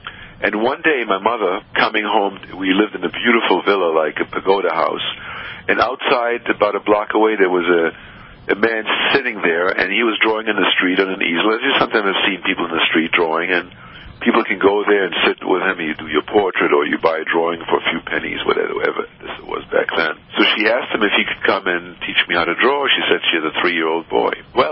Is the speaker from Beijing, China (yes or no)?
no; Shanghai, China; also born or lived in Berlin; You know, I grew up in Shanghai, China, as you know.